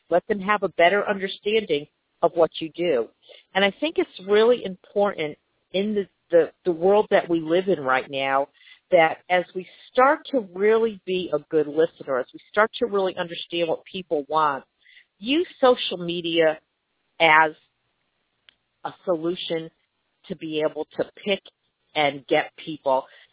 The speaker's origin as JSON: {"language": "English", "region": "Connecticut", "country": "United States", "tie": "born or raised there", "lives_now": "Georgia, United States", "said": "I'm originally from Connecticut. As you can tell, I'm not from Georgia."}